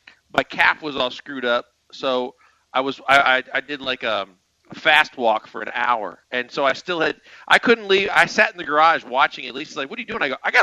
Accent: Milwaukee, Wisconsin, United States; She's from my hometown. She's from Milwaukee.

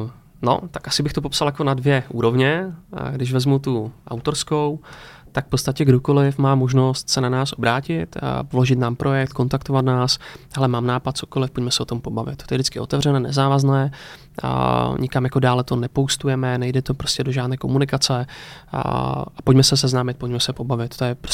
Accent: Moravian-Silesian Region, Czechia; já jsem teda ze Severní Moravy

